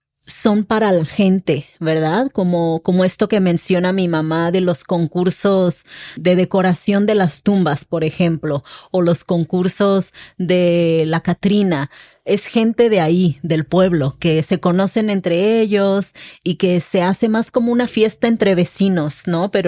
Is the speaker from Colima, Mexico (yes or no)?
yes; Colima, Mexico; born there; Colima es el estado en donde yo nací.